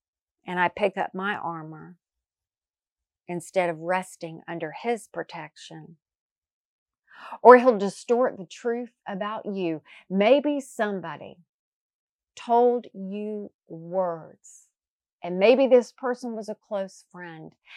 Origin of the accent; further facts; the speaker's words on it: Raleigh, North Carolina, United States; Anne Graham Lotz, who lives in my hometown. I'm just saying, I think Raleigh, North Carolina has a special anointing over it